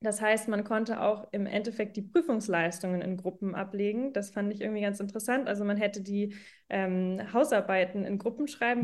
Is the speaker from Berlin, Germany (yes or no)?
no; Schleswig-Holstein, Germany; Ich komme selber aus Schleswig-Holstein, nicht direkt von der dänischen Grenze, aber genau so 2 Stunden ungefähr entfernt.